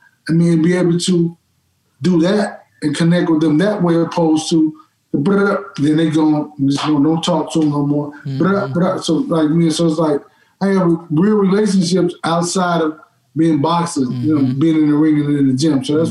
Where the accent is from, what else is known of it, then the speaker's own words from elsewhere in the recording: Dallas, Texas, United States; You know, I grew up, I'm from Dallas